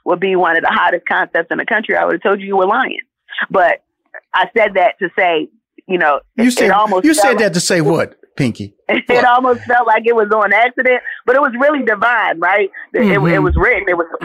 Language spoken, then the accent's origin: English; Jamaica; I'm Jamaican. I like food.